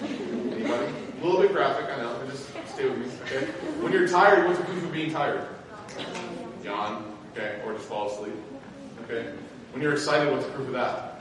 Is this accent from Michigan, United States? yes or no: no; Chicago, Illinois, United States; You know, I grew up in Chicago in the 90s. I was born in 88.